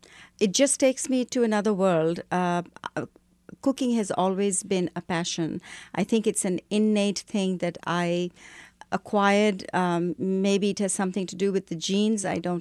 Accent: Lucknow, Uttar Pradesh, India; also born or lived in Delhi; my father was posted in one of the northern states called Uttar Pradesh, and I was raised in Lucknow, which is where actually that is the home that I remember so well, because that's where I lived my maximum

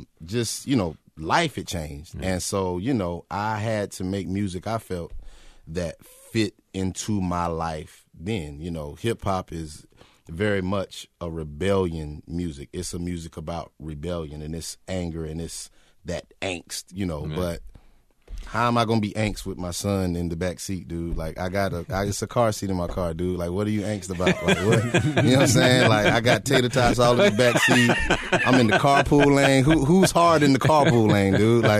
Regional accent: the South, United States; But for me, you know, growing up in the South, I mean, we had to go to church every Sunday.

